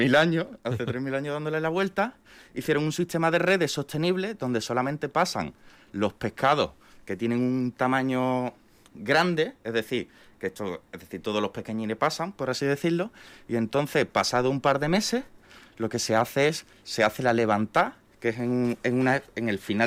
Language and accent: Spanish; Andalusia, Spain; en el Golfo de Cádiz, que es de donde yo soy, un poco pues barriendo para casa